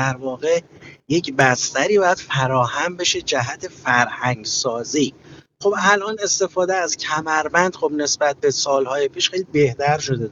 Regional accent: Tehran, Tehran Province, Iran; یعنی مثلا من اهل تهرانم، این جسم با همراه با خانواده میاد سفر میکنه به کاشان

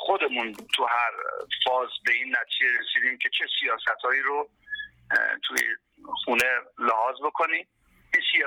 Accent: Tehran, Tehran Province, Iran; من به عنوان یک کسی که تو تهران به دنیا اومدم بزرگ شدم

